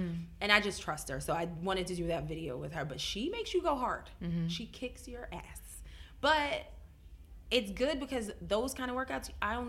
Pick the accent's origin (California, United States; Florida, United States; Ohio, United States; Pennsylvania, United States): Pennsylvania, United States; Philadelphia; And marrying the man I married, it's like, I'm from Philadelphia.